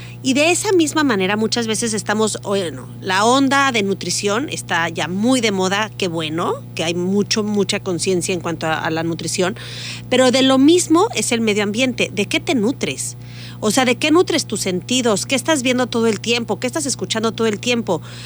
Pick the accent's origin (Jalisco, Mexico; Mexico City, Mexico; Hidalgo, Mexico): Mexico City, Mexico; moved away; yo soy de la Ciudad de México, pero literalmente haberme salido de la Ciudad de México, te puedo decir que mejoró mi calidad de vida tremendamente.